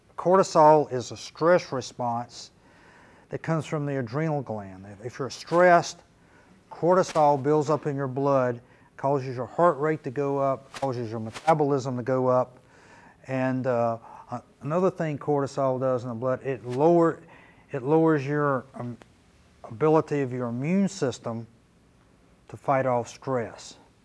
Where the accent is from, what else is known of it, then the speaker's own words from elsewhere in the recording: the South, United States; Luckily, I'm from the South, so I tend to talk slower than this guy probably does, right?